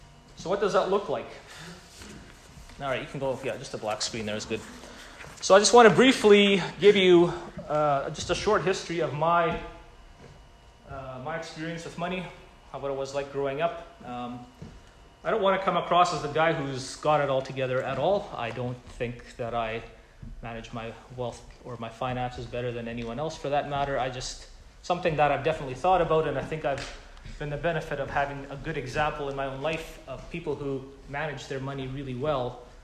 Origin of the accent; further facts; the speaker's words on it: Mexico; My dad would have grown up even poorer than I grew up in Mexico